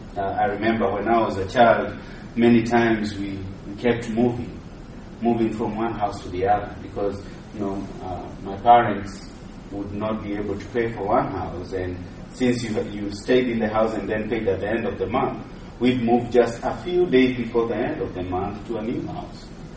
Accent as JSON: {"language": "English", "region": "Nairobi", "country": "Kenya", "tie": "born or raised there", "said": "I grew up in Mathare myself."}